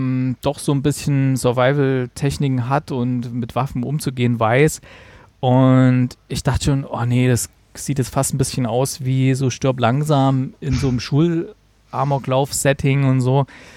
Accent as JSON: {"language": "German", "region": "Thuringia", "country": "Germany", "said": "Thüringen, wo ich herkomme, da gab es so einen Fall in Erfurt damals und so."}